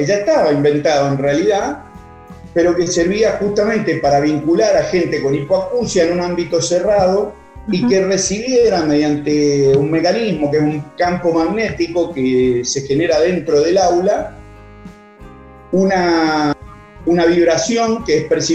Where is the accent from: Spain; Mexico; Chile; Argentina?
Argentina; Mendoza; Nosotros somos el Valle de Uco, plena zona vitivinícola.